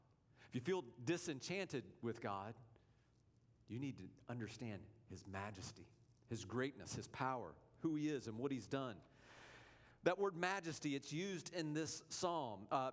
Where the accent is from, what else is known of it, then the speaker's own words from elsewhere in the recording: Georgia, United States; I'm from Georgia. We've got canyons. I've been to Tallulah Gorge.